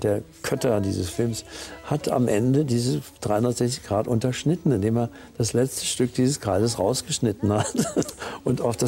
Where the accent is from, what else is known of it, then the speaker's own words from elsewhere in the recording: Bavaria, Germany; Die Scholle, wenn man das so nennen kann, ist der Ort, in dem ich aufgewachsen bin, nämlich Franken.